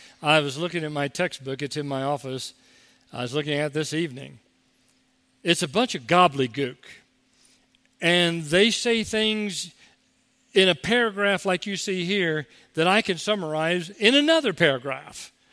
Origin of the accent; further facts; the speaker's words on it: Ohio, United States; moved away; growing up in Southern Ohio, Teresa and I think this time of year